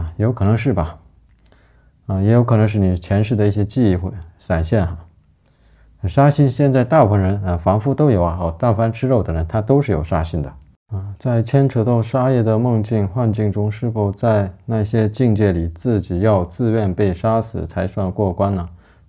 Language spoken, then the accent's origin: Chinese; Northeast China, China; 咱们东北这边是因为要坐火炕嘛，坐炕上就通常都是盘腿坐的